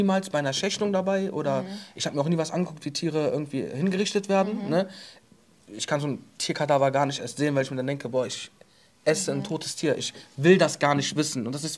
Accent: Morocco; Ich bin Marokkaner.

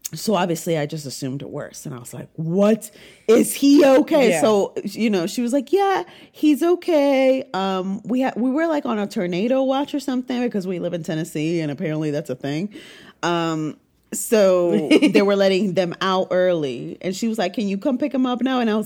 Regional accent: Puerto Rico; but I grew up in Puerto Rico, so things are different.

